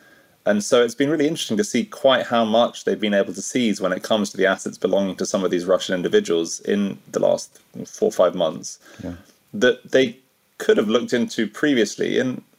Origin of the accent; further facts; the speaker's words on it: United Kingdom; at least as a Brit looking at this closely the last few months